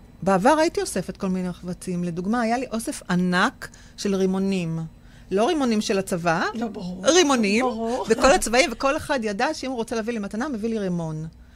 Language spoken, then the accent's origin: Hebrew; Givatayim, Tel Aviv District, Israel; אני גדלתי בגבעתיים, והיה לי חצי חדר קטן, וזו הייתה ממלכה שלי.